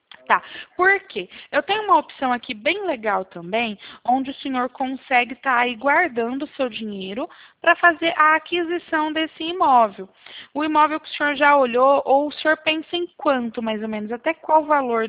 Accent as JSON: {"language": "Portuguese", "town": "Bebedouro", "region": "São Paulo", "country": "Brazil", "said": "aqui em Bebedouro, eu sou de Bebedouro."}